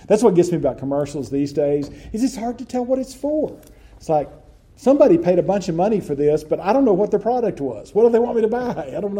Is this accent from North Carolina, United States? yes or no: no; Texas, United States; I grew up in West Texas, so they actually had ads for oil wells.